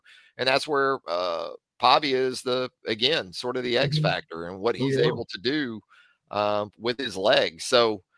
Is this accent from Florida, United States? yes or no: yes; Florida, United States; I'm 56 years old and I grew up in Northeast Florida.